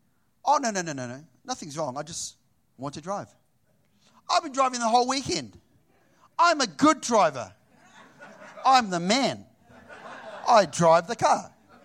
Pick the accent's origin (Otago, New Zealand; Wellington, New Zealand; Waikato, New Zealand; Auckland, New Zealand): Wellington, New Zealand; so she's from Sydney, I'm from Wellington.